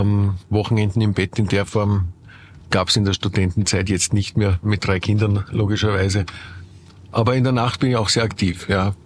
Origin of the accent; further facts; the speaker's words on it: Eugendorf, Salzburg, Austria; ich bin aus Salzburger Sicht, aus Eugendorf kommend